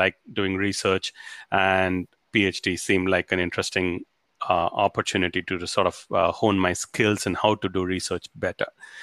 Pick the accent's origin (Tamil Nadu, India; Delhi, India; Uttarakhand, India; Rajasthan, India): Tamil Nadu, India; Chennai; So I was born and brought up in Chennai in India.